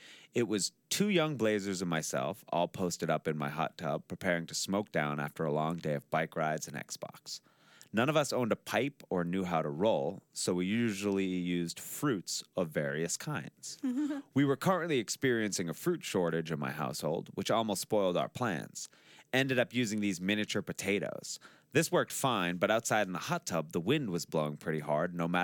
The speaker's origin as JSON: {"language": "English", "region": "Massachusetts", "country": "United States", "said": "I went to college in Boston, and I'm from Massachusetts. So my 4 years of college, I would keep coming back to my hometown, especially summers, and do summer stock theater."}